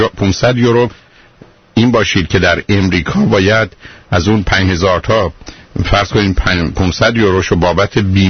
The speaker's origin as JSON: {"language": "Persian", "country": "Iran", "said": "به عنوان یه ایرانی"}